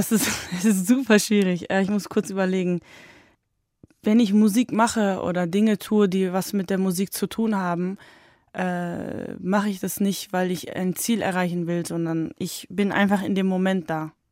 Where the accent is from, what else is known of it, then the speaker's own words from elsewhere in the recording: Germany; born there; Ich bin einfach jemand, der in Deutschland geboren ist, aber trotzdem, das Türkische ist natürlich total dominant in meinem Leben